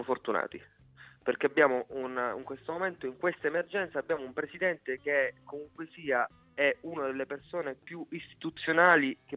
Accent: Sicily, Italy; Da siciliano, da sicilianista, concordo con te.

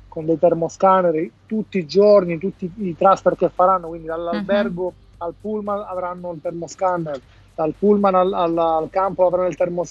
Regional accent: Palermo, Sicily, Italy; io da palermitano non lo so, nonostante c'ho la famiglia e gli amici qua

